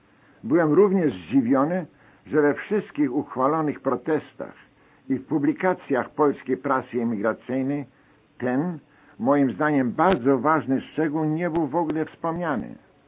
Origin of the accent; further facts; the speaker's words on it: Germany; Polish is a second language; Czułem się także jako Niemiec do pewnego stopnia odpowiedzialny i przez to zobowiązany bronić przed moim polskim przyjacielem honoru naszej niemieckiej instytucji.